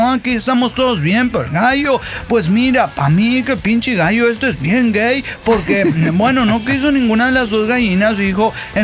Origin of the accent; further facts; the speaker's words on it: Acapulco, Guerrero, Mexico; Mire, mi infancia la viví en Acapulco